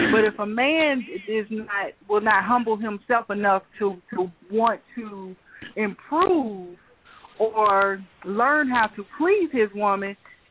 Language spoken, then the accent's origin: English; Midwest, United States; See, I grew up in the Midwest, so the way I was raised is that's something that you just didn't do.